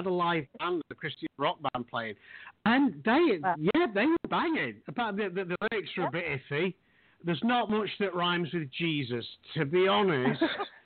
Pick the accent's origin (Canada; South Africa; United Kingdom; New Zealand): United Kingdom; England; now in Houston, United States; I'm in Houston, and when we moved here, it was like, you know, people ask. I mean, I was from England.